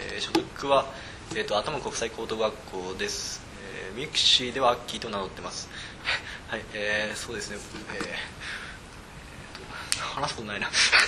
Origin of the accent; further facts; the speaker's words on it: Niigata, Japan; 僕はその新潟県出身っていうのもあって、地方だと全然それが情報も入ってこないし、支援も受けられない。